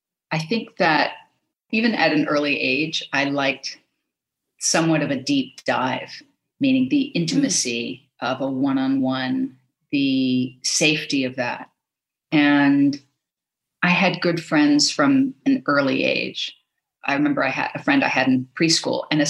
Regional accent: Los Angeles, California, United States; So I grew up in Los Angeles.

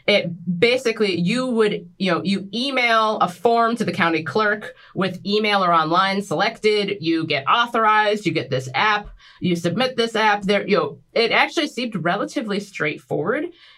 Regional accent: Ohio, United States; in my home state of Ohio

